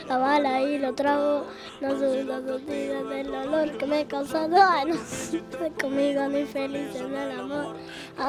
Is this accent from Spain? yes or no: no; Paso del Rey, Buenos Aires Province, Argentina; De Paso Rey.